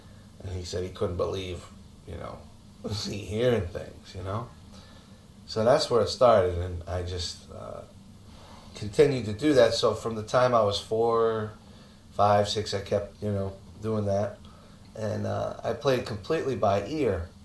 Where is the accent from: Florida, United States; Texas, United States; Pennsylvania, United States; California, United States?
Pennsylvania, United States; Philadelphia; but there was a teacher in Philly when I was around, I'm from Philadelphia, and when I was around 12 that I started going